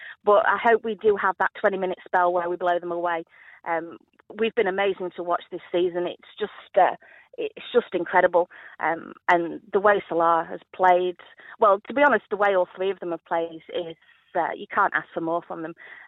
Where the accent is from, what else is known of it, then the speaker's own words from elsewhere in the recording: North West England, United Kingdom; I mean, I'm not actually from Liverpool myself. I'm just from outside the city.